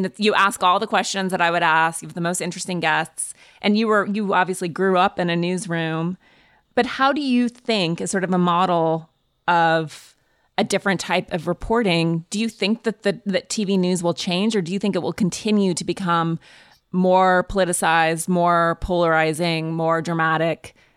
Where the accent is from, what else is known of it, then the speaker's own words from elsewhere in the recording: Montana, United States; I grew up in Montana, so I grew up in a conservative state